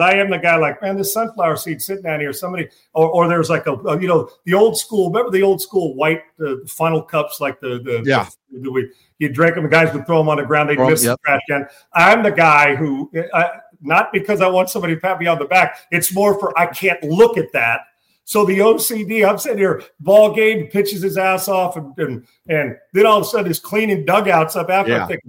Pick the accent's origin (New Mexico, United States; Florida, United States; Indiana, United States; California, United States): California, United States; And I grew up in California watching it